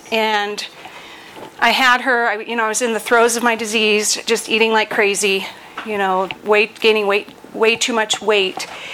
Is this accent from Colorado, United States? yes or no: yes; Colorado Springs, Colorado, United States; I'm from Colorado Springs and been in program since August 1st of 1994